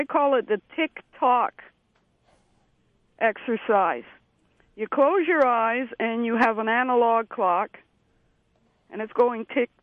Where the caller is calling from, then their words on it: Oshawa, Ontario, Canada; It's from Oshawa, Toronto, Ontario, whatever.